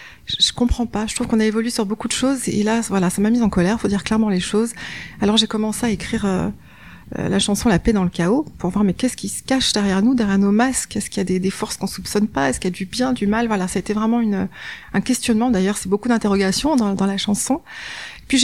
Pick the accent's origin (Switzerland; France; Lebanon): France; Paris, Île-de-France; born there; je suis née à Paris de parents qui viennent des îles. Ma mère pour la Réunion et mon père la Martinique. Mmh. Et j'ai un petit peu vadrouillé au travers de la France avec ma mère.